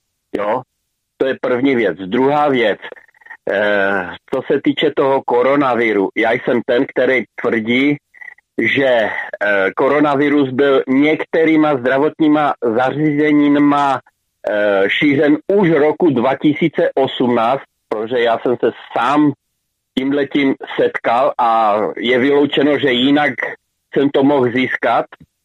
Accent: Moravian-Silesian Region, Czechia; já pocházím tamhle z Hlučínska

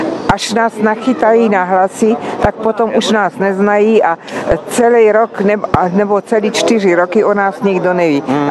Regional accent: Brno, South Moravian Region, Czechia; Je mi 80 a jsem z Brna.

